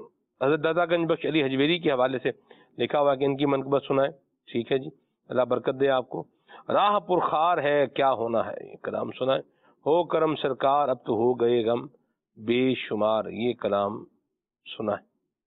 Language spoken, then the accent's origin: Urdu; Murree, Punjab, Pakistan; سلمان بھائی میں مری سے ہوں